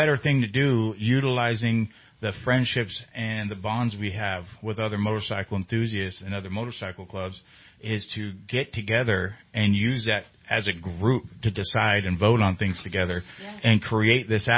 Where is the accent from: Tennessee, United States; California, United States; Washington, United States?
California, United States; Sacramento; So I come from Sacramento, right?